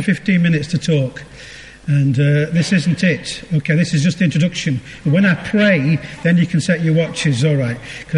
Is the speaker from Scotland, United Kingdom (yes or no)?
no; Blackpool, North West England, United Kingdom; Okay, so I come from Blackpool. I'm sorry that's the wrong side of the Pennines.